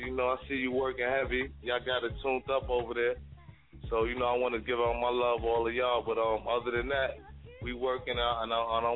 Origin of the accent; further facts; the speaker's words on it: New York City, New York, United States; now in Fort Lauderdale, United States; You know, I'm from New York City, but right now I'm down in Fort Lauderdale working.